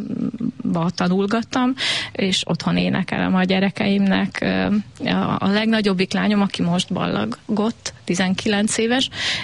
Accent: Zalkod, Borsod-Abaúj-Zemplén, Hungary; balsai vagyok, és balsai lettem, és arra is büszke vagyok, hogy én a Tisza túloldaláról, a Bodrog közszívéből, a Zalkodról kerültem ide.

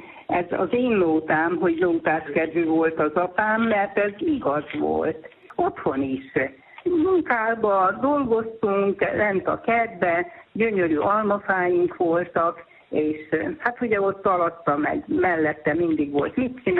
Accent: Transylvania, Romania; Mi Erdélyből származunk

